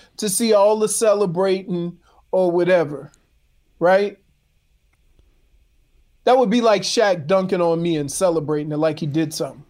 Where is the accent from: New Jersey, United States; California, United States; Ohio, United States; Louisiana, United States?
Louisiana, United States; I'm from Louisiana, and I don't know where that is.